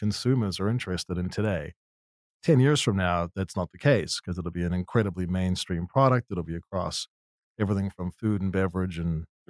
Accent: New Zealand; I grew up in New Zealand. I've been on my own since I was 15, building businesses, was in entertainment for many years in the music business.

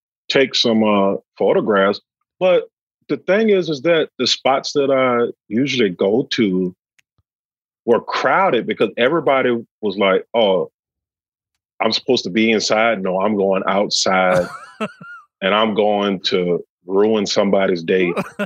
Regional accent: South Carolina, United States; now in Spokane, United States; Oh, no. I'm from South Carolina.

